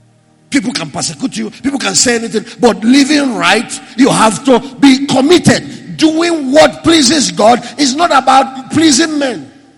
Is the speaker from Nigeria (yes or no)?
yes; Anambra, Nigeria; The Christian Association, Anambra, I'm from Anambra, were giving me, two of us, me and Professor Anubog, honor.